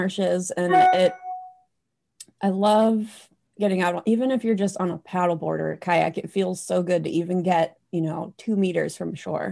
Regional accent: Sandwich, Massachusetts, United States; Then we moved down to Cape Cod when I was in middle school. So I grew up in Sandwich, Massachusetts, where there's lots of salt marshes and you have great access to the rest of the Cape.

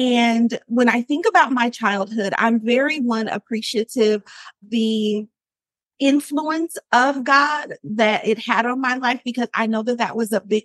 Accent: Portland, Oregon, United States; moved away as an adult; And I grew up in Portland, Oregon, and I stayed there until I was about 21 years of age.

